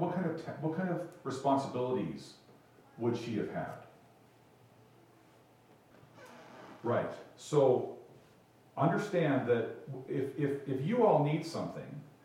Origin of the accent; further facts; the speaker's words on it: Endicott, Washington, United States; my spouse and I grew up in Endicott in La Crosse, Washington, where the stores were further away.